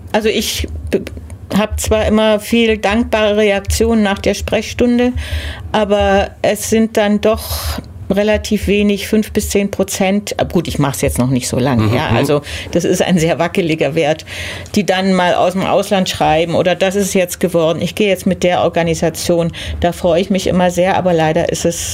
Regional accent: Germany; dass wir als Deutsche mit unserem deutschen Reisepass in fast alle Länder Zugang haben.

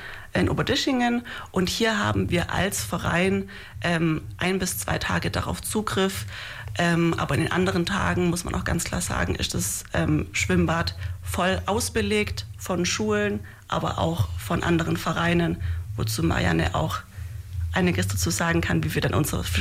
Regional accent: Ulm, Baden-Württemberg, Germany; Ich komme aus Ulm

